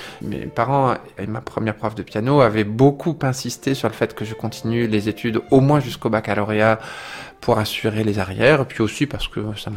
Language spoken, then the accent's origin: French; Colombes, Île-de-France, France; born there; je suis né à Colombes, juste à côté de Paris, le 5 mai 1975, et je suis pianiste.